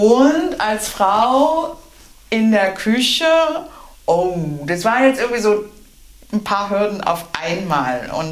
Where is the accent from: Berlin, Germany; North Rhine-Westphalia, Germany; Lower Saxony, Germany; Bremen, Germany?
Berlin, Germany; ich bin Berlinerin